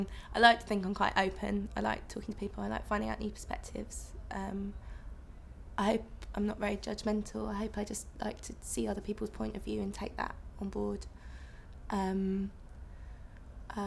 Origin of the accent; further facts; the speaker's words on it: Brighton, South East England, United Kingdom; now in London, United Kingdom; I grew up in Brighton originally. I say I'm from Brighton still, but I've lived in London for the last 7 years, I suppose. So I guess I'm a Londoner.